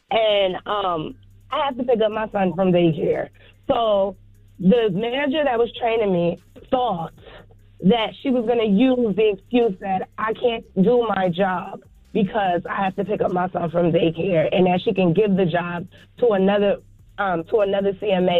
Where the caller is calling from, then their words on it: New Jersey, United States; I'm coming from Jersey.